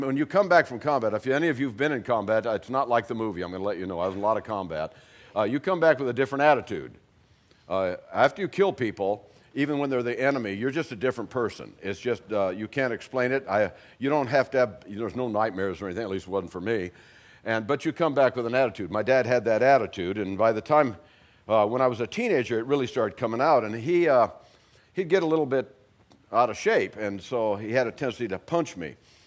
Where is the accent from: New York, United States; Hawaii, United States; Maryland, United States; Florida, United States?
Hawaii, United States; now in Bastrop, United States; And then when I was eight, my folks moved to Hawaii. And so I was raised in Hawaii on Oahu.